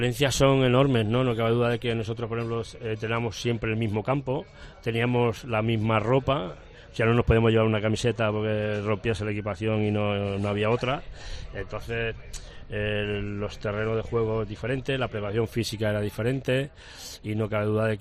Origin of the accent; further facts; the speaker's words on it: Cáceres, Extremadura, Spain; born there; also born or lived in Mallorca; yo soy nacido en Cáceres, sí. Y cuando vine a vivir a Mallorca me vine a Soncladera.